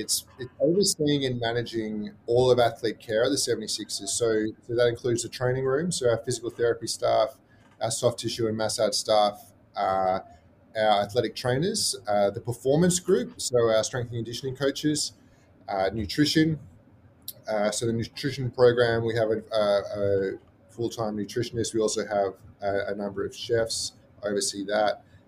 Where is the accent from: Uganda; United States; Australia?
Australia; accent: Australian; like you said, my accent is probably softened, but Australian initially.